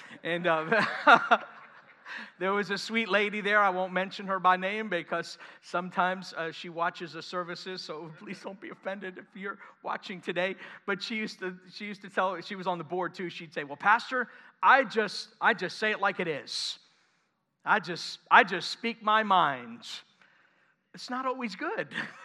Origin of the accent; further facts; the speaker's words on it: New York, United States; I'm a Knicks fan. Sorry, born and raised in New York.